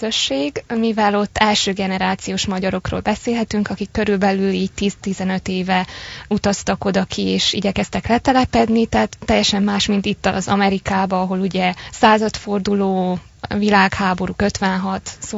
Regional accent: Târgu Secuiesc, Covasna, Romania; köszöntöm a szüleimet is otthon Kézdivásárhelyen

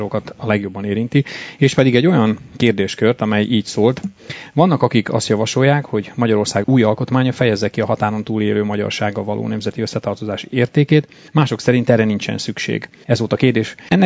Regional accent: Székely Land, Romania; nem titok a származásom, székely vagyok.

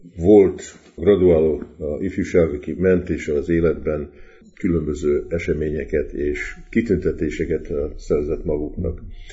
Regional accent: Hungary; sokan így kérdezik, hogy honnan jöttél, milyen név ez, és mondom, ez magyar név, magyar vagyok

